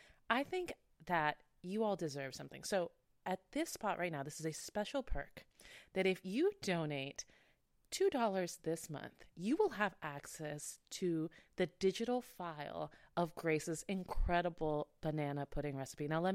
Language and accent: English; Florida, United States; because I come from the South and from Florida